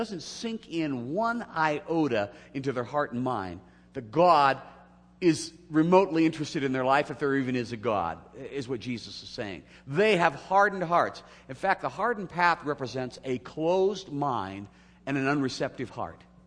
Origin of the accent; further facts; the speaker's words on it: California, United States; there's certain parts I knew growing up in Southern California.